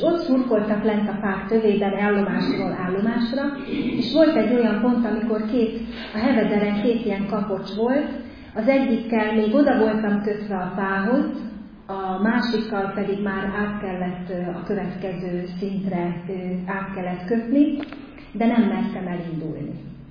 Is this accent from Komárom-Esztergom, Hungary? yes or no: no; Kunszentmiklós, Bács-Kiskun, Hungary; now in Budapest, Hungary; én Kunszent Miklósi származású vagyok, de 13 éve költöztünk föl a hugommal ide Budapestre